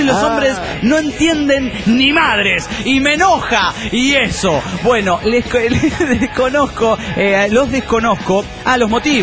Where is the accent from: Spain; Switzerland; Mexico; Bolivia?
Mexico; no soy italiana, digo, no hace falta, soy mexicana.